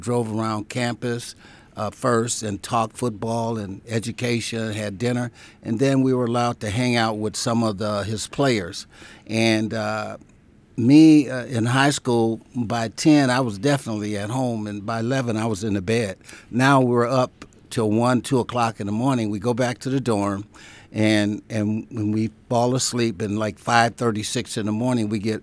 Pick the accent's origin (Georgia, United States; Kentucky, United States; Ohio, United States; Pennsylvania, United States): Ohio, United States; Barberton; Bo recruited me, and we're both from Barberton, Ohio.